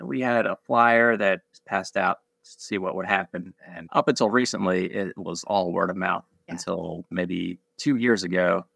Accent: Catonsville, Maryland, United States; I'm from Catonsville. We had a house right by UMBC with a little yard

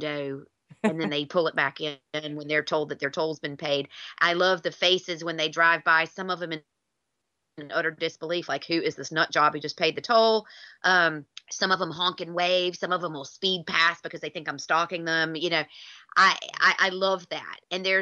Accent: United States; moved away; growing up in America, it was very common. I don't know if it still is. I haven't lived there in a long time

